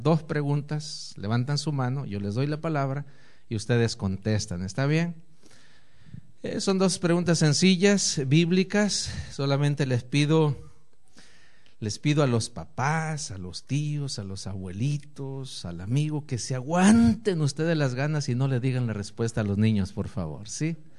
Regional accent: Nuevo León, Mexico; also born or lived in Chihuahua / Sonora; now in Tecate, Mexico; Venimos de Tecate, ¿cierto? Ahí estamos trabajando. Somos oriundos del estado de Nuevo León. Sin embargo, trabajamos casi 18 años en el estado de Chihuahua, el estado grande de México. Luego 9 años en Sonora, el segundo estado más grande del país, Sonora.

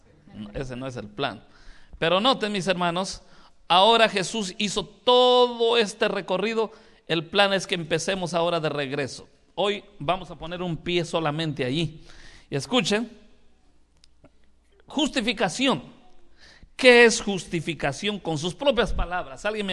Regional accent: Chiapas, Mexico; Y entonces vengo de Chiapas

